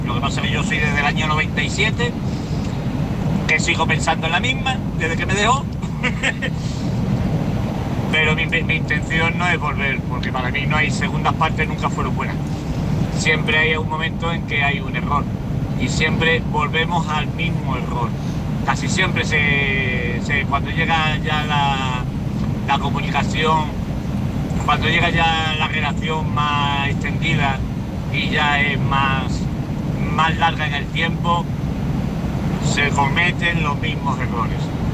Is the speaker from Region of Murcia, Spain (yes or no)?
no; Andalusia, Spain; como andaluz que soy, pues siempre me he metido.